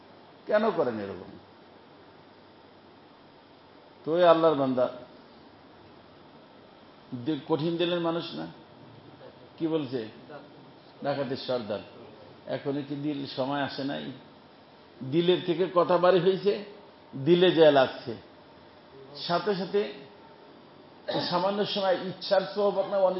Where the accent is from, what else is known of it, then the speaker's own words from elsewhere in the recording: Faridpur, Dhaka Division, Bangladesh; কয়তো আমাদের গ্রাম বাড়ি, আমার গ্রামে বাড়ি ফরিদপুর